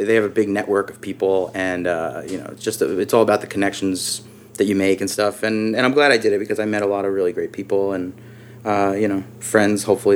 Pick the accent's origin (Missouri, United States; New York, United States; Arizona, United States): New York, United States; moved away as an adult; now in California, United States; I lived in California. What happened was, my story is like, I'm from New York. After I graduated undergrad in 2006, I moved out here just for whatever